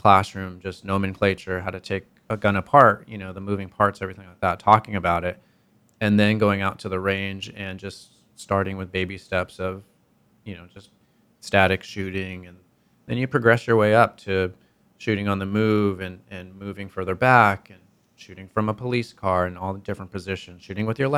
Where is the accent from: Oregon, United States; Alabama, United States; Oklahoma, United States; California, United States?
California, United States; San Diego; You know, I grew up in San Diego. I had the zoo. I had SeaWorld in my backyard, and I loved animals, and I still do.